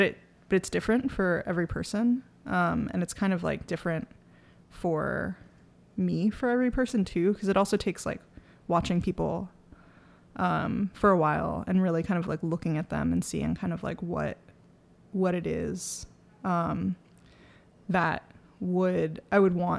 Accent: Bronx, New York, United States; because so much of like growing up in the Bronx is like these touchstones to Puerto Rico, but they're so decontextualized.

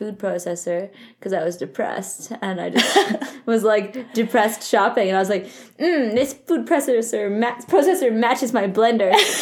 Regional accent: Vancouver, British Columbia, Canada; I'm from Vancouver

